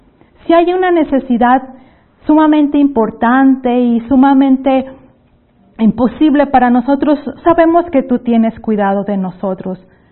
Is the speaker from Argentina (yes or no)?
no; Mexico; accent: northeastern Mexican; mi acento es de una región del noreste de México, y por eso es un poco golpeado a comparación de algunas otras regiones de América, donde tienen un acento muy pausado